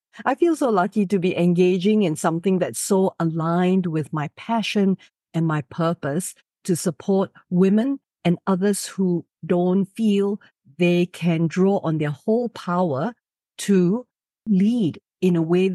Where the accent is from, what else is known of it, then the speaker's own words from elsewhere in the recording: Ipoh, Perak, Malaysia; anyone who's listening who's from Ipoh. I'm one of them. I'm the eldest daughter of a single mother. Growing up in Malaysia when I was then, at a time when single mothers were not a socially acceptable thing.